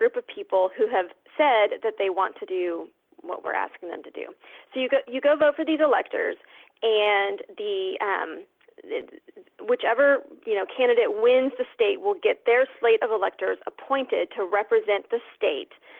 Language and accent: English; Texas, United States; So I'm from Texas. We have 38 electors.